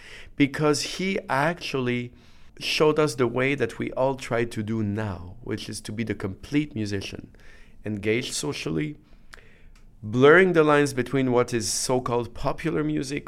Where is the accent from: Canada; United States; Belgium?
Canada; which might be because I was raised in Canada.